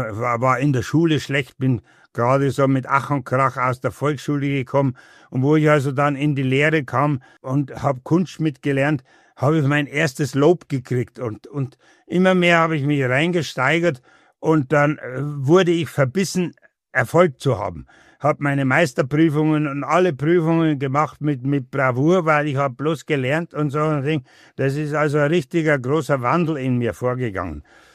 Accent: Wrocław, Lower Silesian Voivodeship, Poland; moved away; Ich bin aus Breslau geflohen

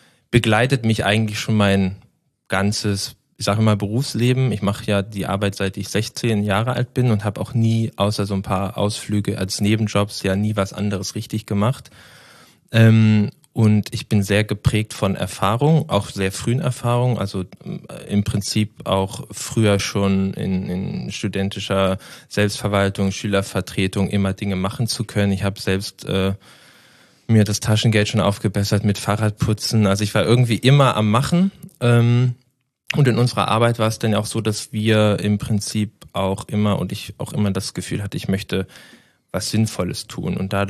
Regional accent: Krempe, Schleswig-Holstein, Germany; born there

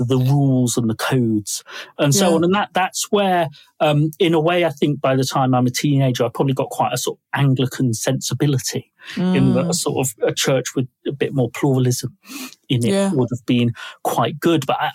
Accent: Ireland; But I was becoming increasingly keen to sort of declare myself as Irish. You know, people sort of think I'm Pakistani.

